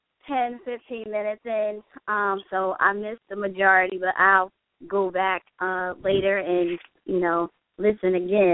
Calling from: New Jersey, United States; calling from South Jersey.

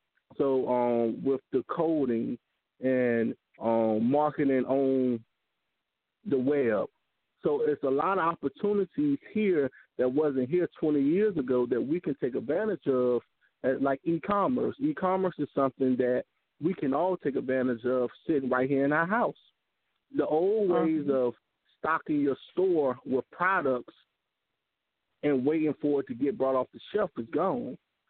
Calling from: Ahoskie, North Carolina, United States; I'm calling from Ahoskie, North Carolina.

